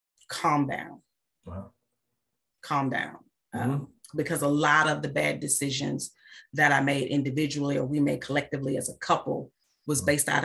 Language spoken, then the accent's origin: English; Mississippi, United States; I'm from Mississippi, from a small town in Mississippi. Black people don't do that.